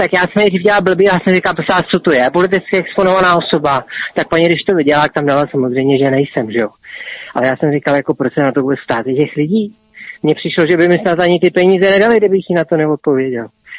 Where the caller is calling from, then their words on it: Prague, Czechia; z Prahy a jenom k tomu předchozímu tématu, k té hodince předchozí.